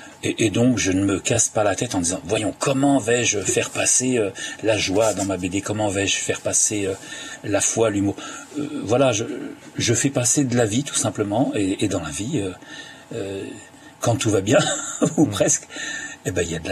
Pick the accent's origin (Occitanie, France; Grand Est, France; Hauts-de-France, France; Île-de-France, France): Grand Est, France; qui se passe en Meuse, donc chez nous, en Lorraine